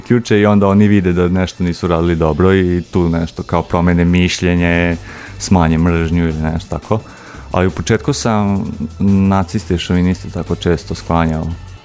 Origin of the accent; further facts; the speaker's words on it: Serbia; ok, ja sam Srbin